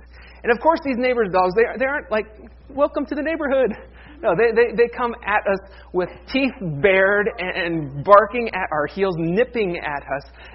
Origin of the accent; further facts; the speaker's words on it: Ohio, United States; This summer, Sonia and I, we went to up to my home state of Ohio